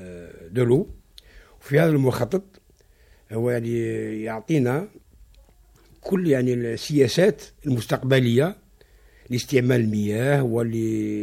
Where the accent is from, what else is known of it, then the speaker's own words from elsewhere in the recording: Algeria; احنا عندنا في الجزائر نقدر نقول باللي من سنوات بدايه سنوات 74